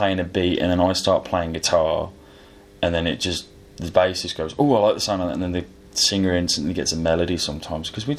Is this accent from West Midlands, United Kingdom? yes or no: yes; Stourbridge, West Midlands, United Kingdom; We're playing the Claptrap venue in Stourbridge because we're all from Stourbridge.